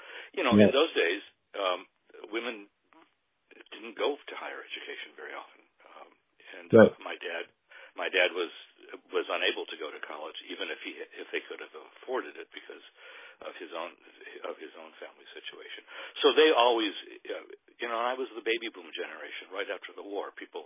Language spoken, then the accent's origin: English; Cleveland Heights, Ohio, United States; Growing up in Cleveland Heights, it was nice. It was a nice place. We lived in a new development, sort of wooded area.